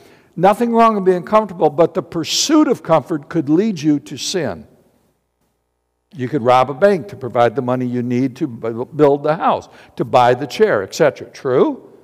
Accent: Battle Creek, Michigan, United States; Now you're going to go to Battle Creek, my hometown, at night.

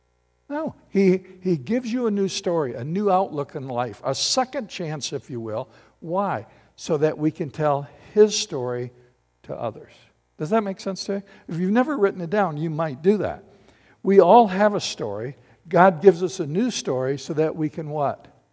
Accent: Battle Creek, Michigan, United States; I grew up in Battle Creek. I grew up in a split home, just a mom and three kids

